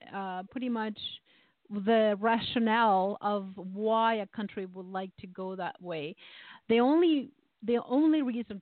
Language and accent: English; Canada; especially because I am Canadian and do have free health care